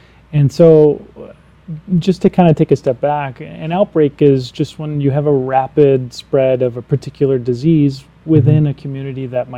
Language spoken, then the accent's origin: English; Florida, United States; So I'm originally from Florida.